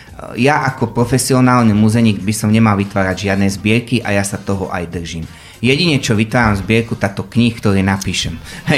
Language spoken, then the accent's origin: Slovak; Košice Region, Slovakia; ja som fakt taký lokal patriot, ja som Zemplínčan telom a dušou, hej, takže ja stále viem, že som Zemplín a potom som Slovák, ale prioritne som Zemplínčan.